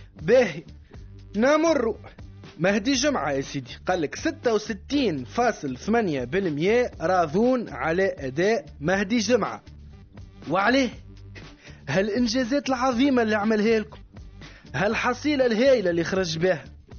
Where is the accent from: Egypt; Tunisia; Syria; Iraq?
Tunisia; للعلاقه بين الاسعار على السوق العالميه والاسعار اللي عندنا في تونس